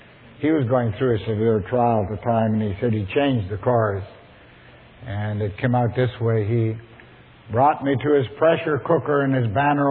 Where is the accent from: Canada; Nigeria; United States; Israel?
Canada; Northern Canada; I was raised in the Canadian North